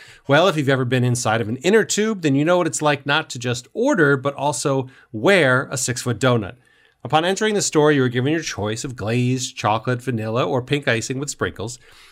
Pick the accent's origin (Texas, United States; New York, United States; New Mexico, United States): New York, United States; I'm from New York. I don't know anywhere that you guys were talking about.